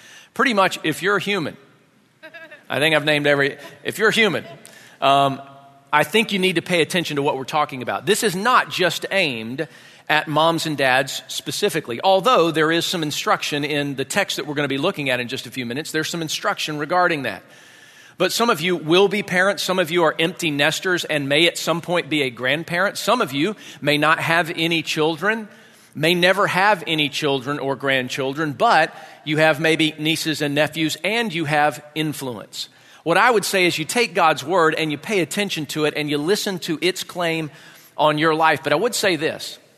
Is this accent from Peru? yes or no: no; Georgia, United States; So I didn't know any of those things, even though I'm from Georgia.